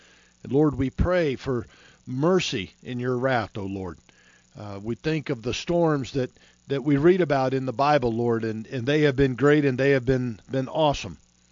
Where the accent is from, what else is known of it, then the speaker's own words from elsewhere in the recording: Florida, United States; moved away as an adult; I'm from Florida. I was born and raised down there, and spent the first 25, 30 years of my life down there, most of it.